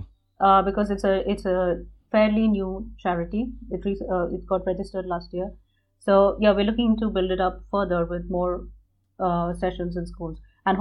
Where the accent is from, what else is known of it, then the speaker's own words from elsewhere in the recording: India; I'm from India, and I've been brought up with the value that, you know, when you cook food, you should cook in a good mood.